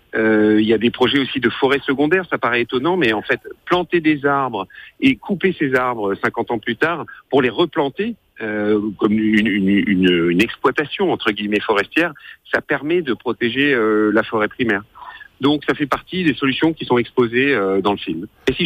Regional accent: France; Bon, pas tout à fait, mais moi je suis français, pour tout vous dire.

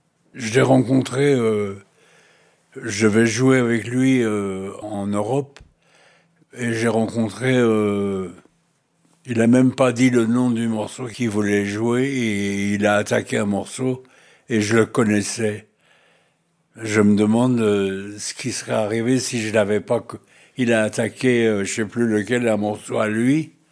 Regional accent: France; mais je suis français

